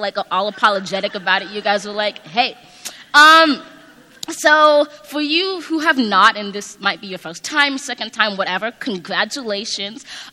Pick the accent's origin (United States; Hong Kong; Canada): United States; Los Angeles, California; now in Boston, United States; I'm from Los Angeles, California